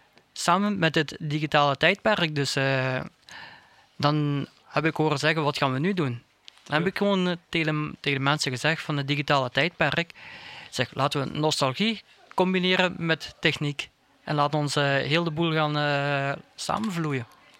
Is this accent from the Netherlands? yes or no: no; Limburg, Belgium; ik ben een echte Limburger. Geboren en getogen, ik woon in de oudste stad van België. Rara, wat is de geschiedenis? Ik woon in Tongeren, een kleine 3 à 4 kilometer van Tongerencentrum.